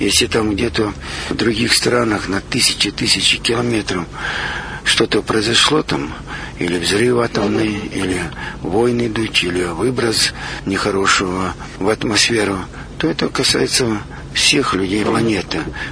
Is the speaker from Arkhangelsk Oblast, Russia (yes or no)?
yes; Arkhangelsk Oblast, Russia; мы все из Поморов, с Архангельской области, но тогда губерния была, соответственно, у меня в роду священники и моряки, и рыбаки